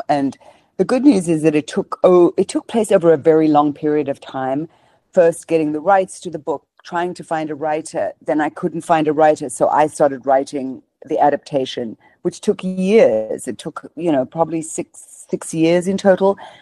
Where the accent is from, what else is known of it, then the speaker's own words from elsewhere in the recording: South Africa; reminding me, she was in Zimbabwe, I was in South Africa, but it reminded me so much of many aspects of my childhood.